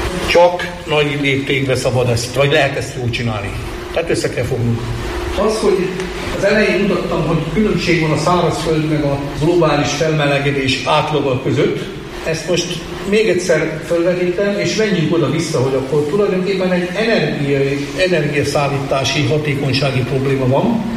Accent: Lake Balaton area, Hungary; gyerekkoromban én még áltételen Balaton mellett nőttem fel.

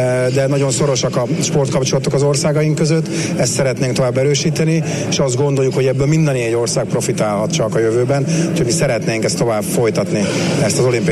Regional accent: Tatabánya, Komárom-Esztergom, Hungary; én tatabányai vagyok

